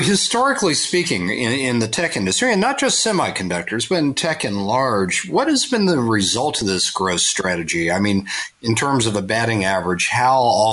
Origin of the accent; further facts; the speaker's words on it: Melbourne, Florida, United States; I mean, I grew up in Melbourne, Florida.